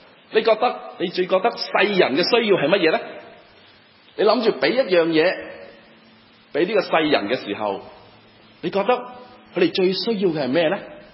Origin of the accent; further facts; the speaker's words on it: Guangdong, China; 我们广东人是这样说的，钱就不是万能。